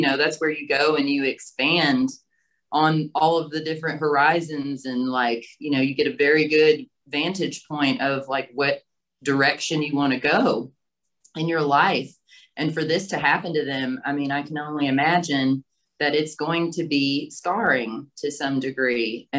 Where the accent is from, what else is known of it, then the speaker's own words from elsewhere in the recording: Savannah, Georgia, United States; moved away; I'm actually from Savannah, Georgia. My dad was a high school teacher.